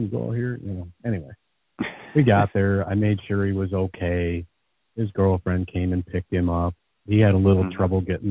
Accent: Michigan, United States; I'm from Michigan. I have no idea where we are.

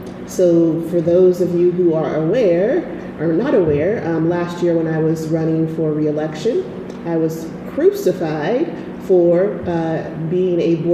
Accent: United States; I'm grateful to be an American. I love being an American, but that's a choice that I make

